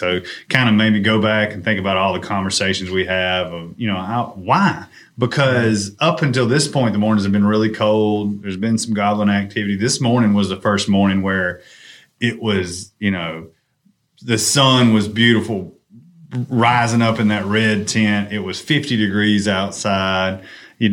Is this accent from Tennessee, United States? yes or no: yes; Tennessee, United States; born there; now in West Point, United States; I was really born in Tennessee, believe it or not.